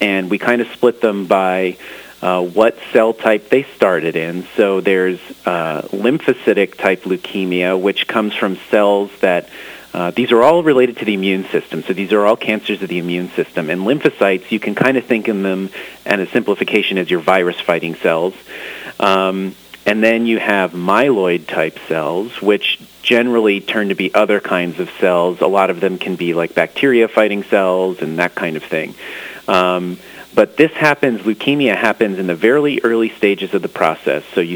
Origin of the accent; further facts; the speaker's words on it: Connecticut, United States; I grew up in Connecticut. They're buried in snow right now.